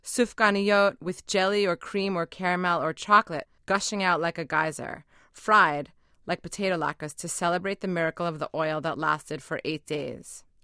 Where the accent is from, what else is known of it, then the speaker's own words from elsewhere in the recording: Brooklyn, New York, United States; I grew up in Brooklyn, and almost all my relatives, friends, teachers, and even acquaintances were Orthodox Jews.